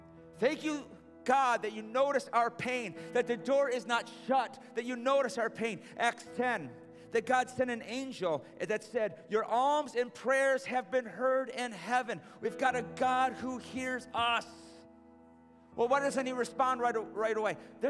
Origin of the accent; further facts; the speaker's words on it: United States; Listen, I love being an American. I love our country. I'm a patriotic guy.